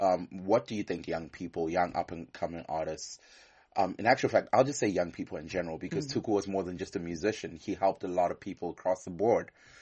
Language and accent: English; South Africa; I remember growing up, I grew up in South Africa, and so it was interesting to have people play music.